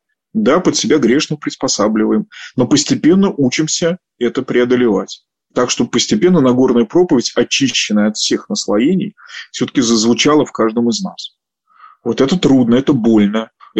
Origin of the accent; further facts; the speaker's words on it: Moscow, Russia; я москвич